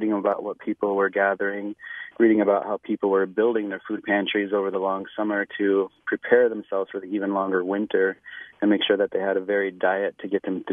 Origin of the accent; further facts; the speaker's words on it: South Dakota, United States; I grew up on Pine Ridge Indian Reservation in South Dakota. I'm a member of the Oglala Lakota Sioux tribe.